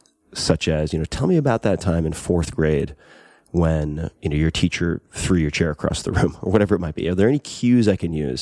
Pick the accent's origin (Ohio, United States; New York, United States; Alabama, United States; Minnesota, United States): New York, United States; Long Island; I curse. I'm from Long Island.